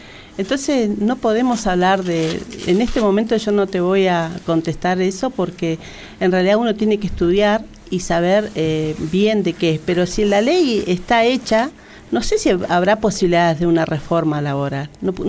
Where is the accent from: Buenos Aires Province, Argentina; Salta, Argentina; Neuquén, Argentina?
Neuquén, Argentina; Zapala; yo soy nacida y criada en Zapala, más de 26 años militando.